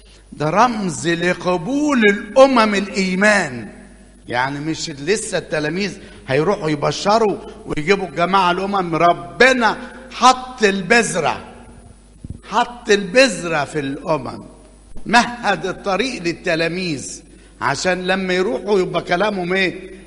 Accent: Upper Egypt, Egypt; زي ما بيقولوا عندنا في الصعيد بنظبطه

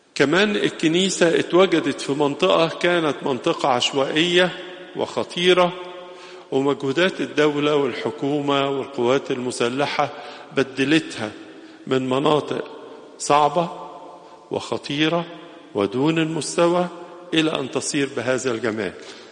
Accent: Egypt; وهذه الوحدة التي تجمعنا كلنا كمصريين

